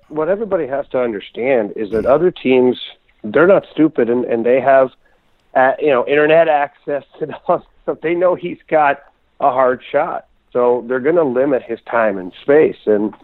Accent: Ottawa, Ontario, Canada; I played forward as a young player in growing up in Ottawa

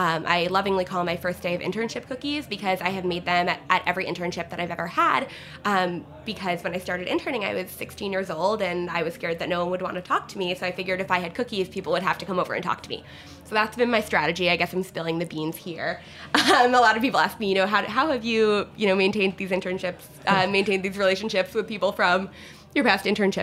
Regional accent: Jericho, New York, United States; I was raised on Long Island, in a town called Jericho, New York. It's about an hour outside of the city.

